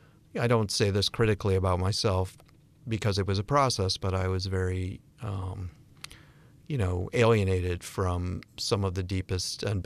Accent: Bennington, Vermont, United States; So, and I'm from Bennington, Vermont, so there's a connection there.

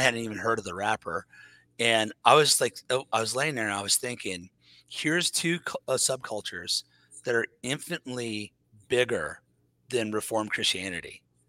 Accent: Kansas City, Missouri, United States; I am from Kansas City, Missouri. So I grew up where it's beans and meat, man.

